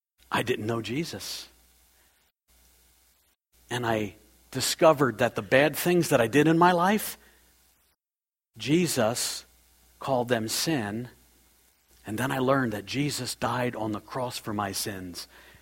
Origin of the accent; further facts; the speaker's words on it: United States; I grew up in Pagansville, USA. I'm as solid a pagan as America produced.